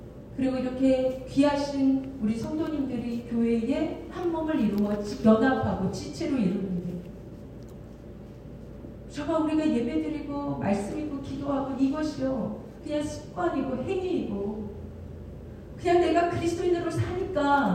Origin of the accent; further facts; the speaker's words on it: Seoul, South Korea; born there; 저는 서울 출생이라 시골 환경 잘 모르는데요.